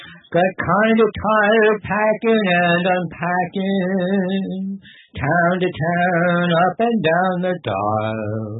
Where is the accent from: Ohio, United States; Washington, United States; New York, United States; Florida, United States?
Ohio, United States; Cincinnati; born there; I was born in Cincinnati, but that's not why I sang that song.